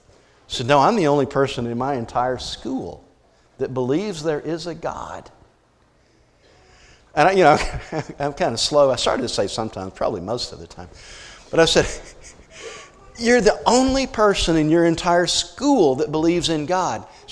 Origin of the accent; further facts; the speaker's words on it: Mississippi, United States; now in Tennessee, United States; I mean, we're Middle Tennessee. I grew up in North Mississippi. We're Bible Belt people.